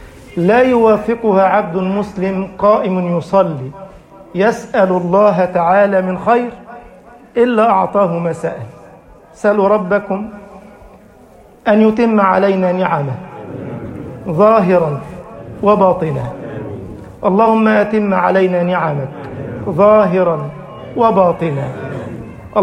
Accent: Egypt; واجعل بلدنا مصر أمنا أمانا، سخاء رخاء

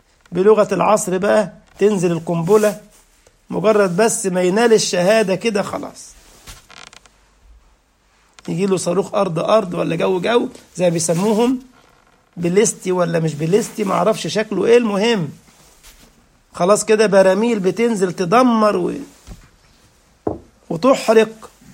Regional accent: Egypt; عندنا في مصر كده تجد في بيوت عاملة المساجد في الدور الأرضي كده

